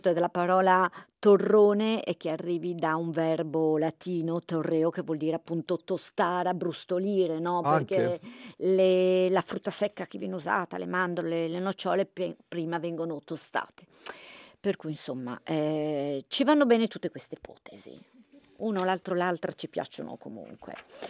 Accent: Piedmont, Italy; Io essendo piemontese sinceramente apprezzo molto quello della mia regione perché mi piacciono molto le nocciole.

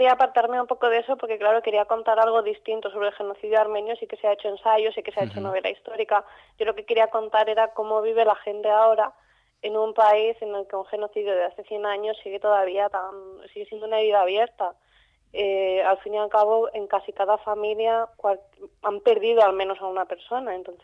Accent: Castilla-La Mancha, Spain; Porque yo vengo de un pueblo de La Mancha muy, muy pequeñito

